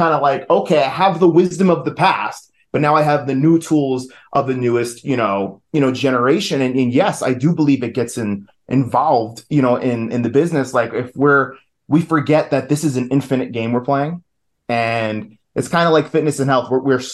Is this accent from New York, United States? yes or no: yes; New York, United States; You know, I'm originally from New York. I got the New York work style.